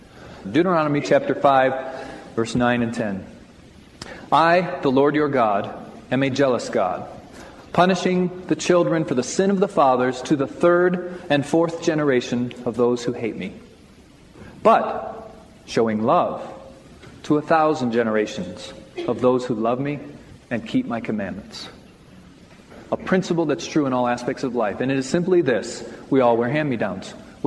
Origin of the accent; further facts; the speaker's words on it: Midwest, United States; To tell you about myself briefly, I was raised in the Midwest, Christian family, seven children.